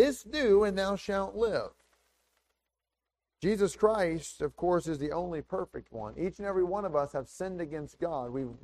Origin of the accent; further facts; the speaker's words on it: Missouri, United States; I grew up in Missouri, and that's quite a bit further south than here.